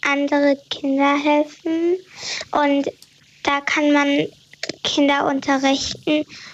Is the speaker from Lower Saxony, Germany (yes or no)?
yes; Varel, Lower Saxony, Germany; Ich bin 9 und komme aus Varel.